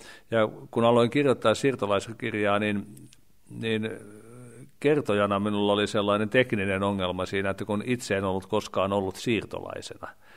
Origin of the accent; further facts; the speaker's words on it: Ostrobothnia, Finland; Se oli hyvin laaja liike Suomesta, nimenomaan Pohjanmaalta, josta minä olen kotoisin.